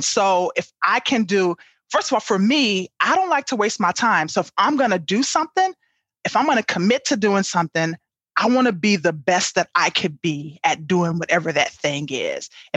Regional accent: Chicago, Illinois, United States; now in Milwaukee, United States; Yeah. So, you know, for me, I'm from Chicago originally. I live in Milwaukee now, but one day in Chicago, I lived in the suburbs

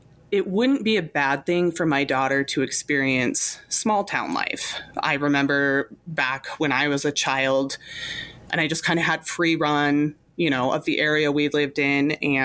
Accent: Clinton, Montana, United States; also born or lived in Missoula; So I'm sort of from Missoula. I was born in Missoula, but I lived in Clinton in my early childhood, which is a small town right outside of Missoula.

